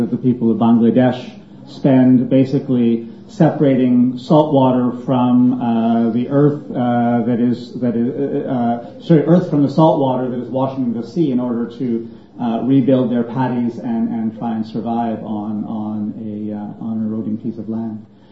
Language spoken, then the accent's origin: English; Canada; As a Canadian, I'm embarrassed to think that in fact the world is saying Toronto, there's no chance for change.